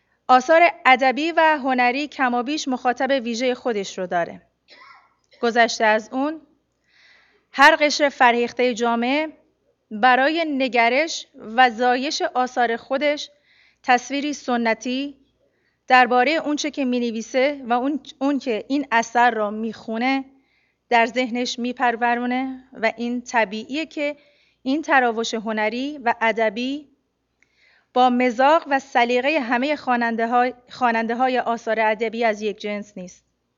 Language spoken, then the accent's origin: Persian; Iran; من هم به عنوان یک ایرانی یهودی